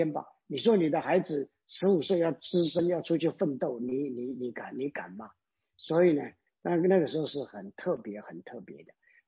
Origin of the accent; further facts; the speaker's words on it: Yunlin County, Taiwan; 我的家其实是在台湾的云林，算是中部地区稍微再偏南一点点啊。我们的乡下，我们那个叫云林那个地方呢，其实也算是台湾的比较指标性的一个穷困的一个县一个地方。